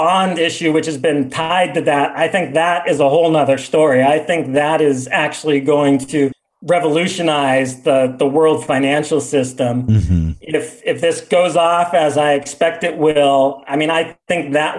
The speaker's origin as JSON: {"language": "English", "town": "San Diego", "region": "California", "country": "United States", "tie": "born or raised there", "said": "I pay about 30 cents a kilowatt electricity in my home, which is about what I pay in my hometown of San Diego."}